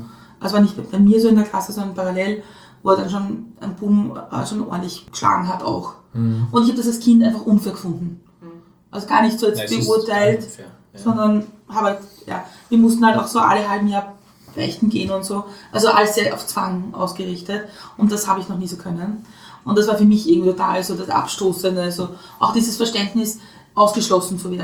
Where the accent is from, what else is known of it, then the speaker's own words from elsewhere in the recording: Lower Austria, Austria; Ja, ich bin auch in Niederösterreich aufgewachsen.